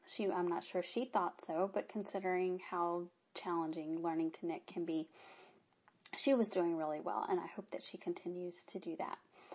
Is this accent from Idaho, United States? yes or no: no; Mississippi, United States; also born or lived in Austin; I did not grow up in Austin, Texas. I grew up in Mississippi, but I went to high school in Austin, Texas